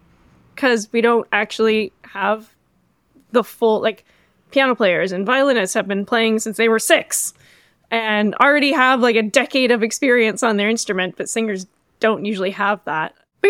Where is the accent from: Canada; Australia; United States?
Canada; Ottawa, Ontario; I'm from Ottawa